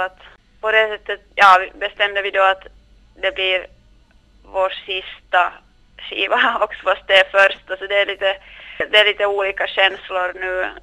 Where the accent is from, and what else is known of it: Korsholm, Ostrobothnia, Finland; also born or lived in Malmö; now in Stockholm, Sweden